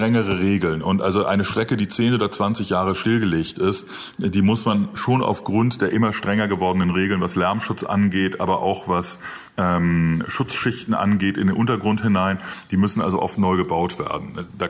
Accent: Schleswig-Holstein, Germany; das ist in meiner Heimat Schleswig-Holstein zum Beispiel

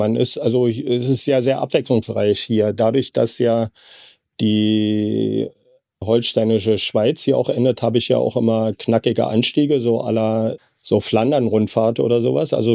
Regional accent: Berlin, Germany; also born or lived in Wismar; now in Kiel, Germany; Ich bin zwar gebürtig in Wismar, aber seit 1965 habe ich in Berlin gewohnt, in Ostberlin, und bin da groß geworden und wohne jetzt seit einem Dreivierteljahr aus persönlichen Gründen in Kiel

